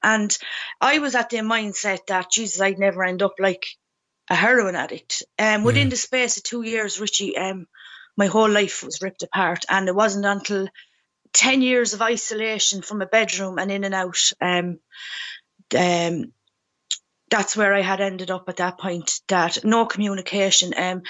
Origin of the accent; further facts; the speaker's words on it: Carlow, County Carlow, Ireland; I'm originally from Carlow town